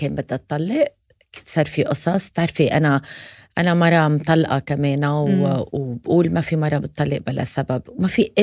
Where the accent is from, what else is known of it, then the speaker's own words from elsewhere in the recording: Abu Dhabi, United Arab Emirates; born there; نعم، أنا خلقت بأبو ظبي هالبلد العظيم